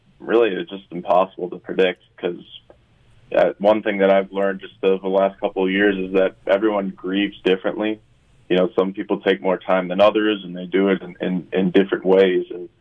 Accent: Minnesota, United States; I went to Michigan State and then but I'm from Minnesota, lived there my whole life.

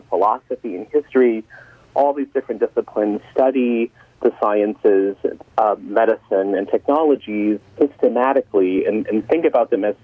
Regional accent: Atlanta, Georgia, United States; now in Connecticut, United States; My family and I moved here from Atlanta. where I had been a professor of sociology at Georgia State for many years. I was originally from Atlanta

